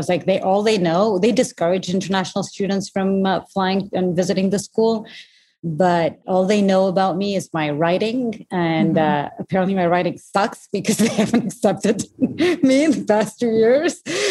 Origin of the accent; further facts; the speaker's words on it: Portugal; English is a second language; So I was born and raised in Portugal